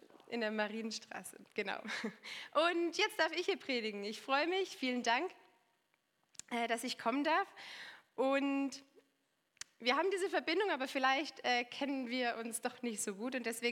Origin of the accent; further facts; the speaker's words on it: Normandy, France; ich bin in der Normandie geboren, in Frankreich aufgewachsen, bin da zur Schule gegangen, bis zum Abi, das französische Abi.